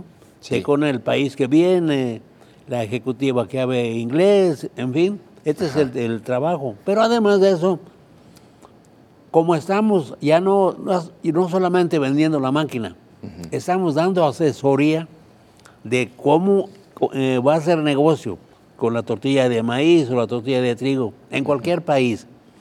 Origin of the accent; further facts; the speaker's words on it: Yuriria, Guanajuato, Mexico; born there; Nací en Yuriria, Guanajuato.